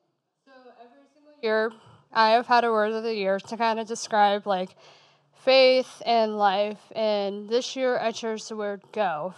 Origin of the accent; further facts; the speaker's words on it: Dallas, Texas, United States; I went to college at Campbell University. I am from Dallas, so that was a huge jump for me.